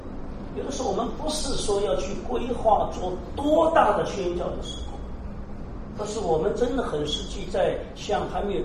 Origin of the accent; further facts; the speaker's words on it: Shanghai, China; 因为我自己的家庭，我上海人，我们四家就是做生意的嘛